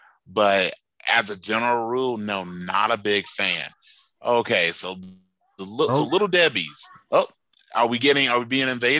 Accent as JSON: {"language": "English", "region": "the South", "country": "United States", "said": "Why have, you know, sugar when you can just layer everything with fried cheese? Because I'm from the South."}